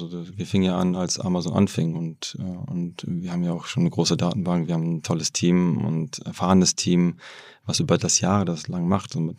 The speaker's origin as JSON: {"language": "German", "region": "Hamburg", "country": "Germany", "tie": "born or raised there", "lives_now": "Wrocław, Poland", "said": "da, wo ich bin in Hamburg aufgewachsen, habe nie gedacht, ich werde noch irgendwann nach Polen zurückgehen."}